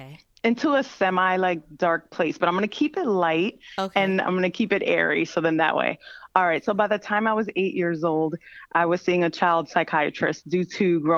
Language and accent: English; Jersey City, New Jersey, United States; You know, where I'm from, I grew up in Jersey City, and where I'm from, I didn't have any famous people around me or in my family